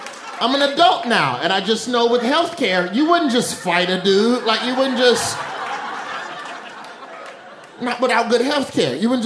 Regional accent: the South, United States; I'm from the South, where everybody wants to have a little chit-chat with you. But New York, that's the first rule of New York, is mind your damn business.

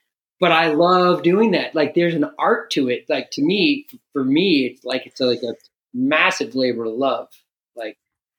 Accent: New York, United States; I'm from New York.

